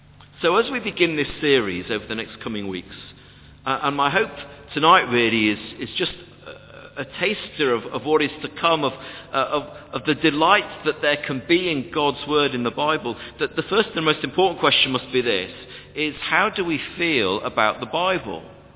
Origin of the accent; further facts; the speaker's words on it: Yorkshire and the Humber, United Kingdom; I'm from Yorkshire. And for being from Yorkshire, look, I just frankly don't do that sort of thing